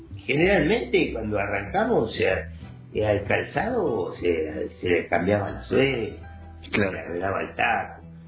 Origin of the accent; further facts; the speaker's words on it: San Fernando, Buenos Aires Province, Argentina; now in Roca, Argentina; Sí, nos criamos en San Fernando, ¿viste? En Bebé, más precisamente, ¿viste? Y ahí nos desarrollamos hasta el año 1971 que vinimos acá en Roca